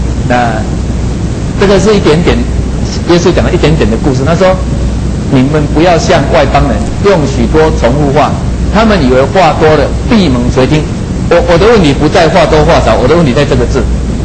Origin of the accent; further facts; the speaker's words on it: Taiwan; 这个我们台湾人很欣赏这个